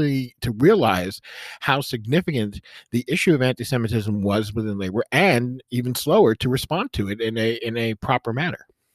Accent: United States; I think, as an American, I think it's really important for me

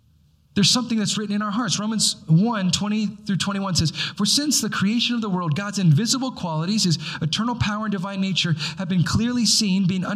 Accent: Midwest, United States; also born or lived in Hawaii; For me, I was born in Hawaii, but I lived in the Midwest during my younger years.

